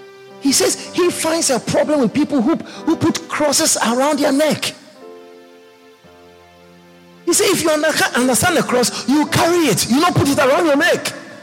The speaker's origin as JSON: {"language": "English", "country": "Ghana", "tie": "born there", "second_language": "English", "said": "the system I was born in Ghana."}